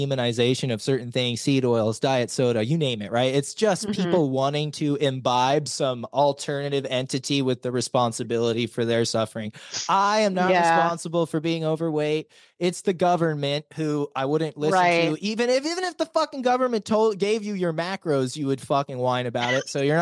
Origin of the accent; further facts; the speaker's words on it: California, United States; Can you tell I'm from California, guys?